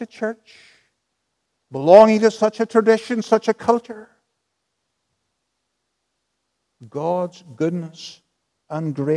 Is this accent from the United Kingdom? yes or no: yes; Northern Ireland, United Kingdom; sometimes I think that we here in Northern Ireland can be very like Israel. Who are we here this evening? We're Northern Irish Protestants.